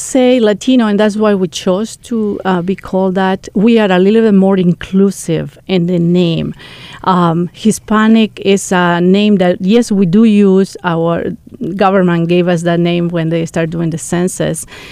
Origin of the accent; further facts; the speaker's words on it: Uruguay; now in United States; I am originally from Uruguay, which is a very tiny country between Brazil and Argentina.